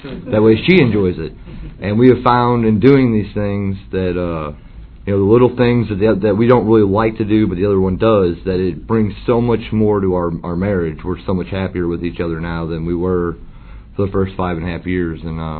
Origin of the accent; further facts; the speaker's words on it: St. Louis, Missouri, United States; I'm from St. Louis.